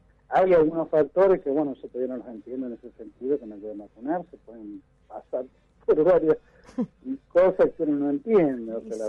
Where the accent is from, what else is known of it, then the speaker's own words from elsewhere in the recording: Marcos Juárez, Córdoba, Argentina; born there; yo nací en Marco Juárez, que es una provincia de Córdoba, al sudeste de la provincia de Córdoba, casi al límite con Santa Fe. Desde ahí fue donde nos incorporaron nosotros, yo tenía 18 años cuando me incorporaron